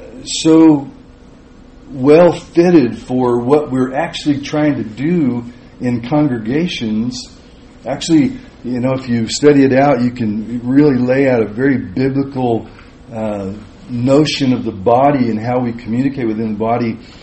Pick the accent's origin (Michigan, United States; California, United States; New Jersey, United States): California, United States; also born or lived in Texas; We moved in September, and I was in Bernie, Texas for about 28 years near Bastrop. And so, anyway, it's wonderful. We're glad to be out here. I'm a native Californian